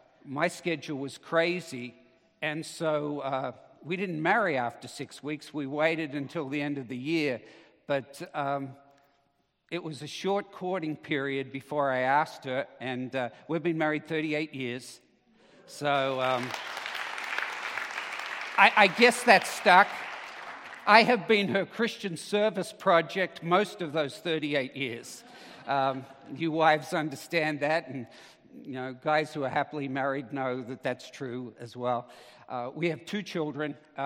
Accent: Australia; accent: Australian; moved away as an adult; if you're wondering where the accent's from, I'm an Australian by birth. So, Brian and I can sometimes slip into some Aussie speak if we need to for that.

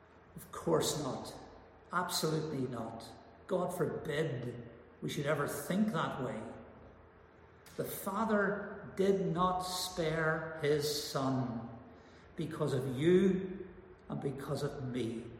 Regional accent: Northern Ireland, United Kingdom; I grew up in Northern Ireland and spent most of my life there with the Troubles.

